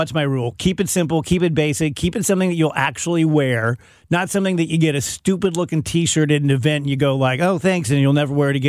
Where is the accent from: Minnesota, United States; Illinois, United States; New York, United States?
Illinois, United States; So I'm from Illinois. So when I showed up in St. Louis, I immediately didn't feel cool enough to be here.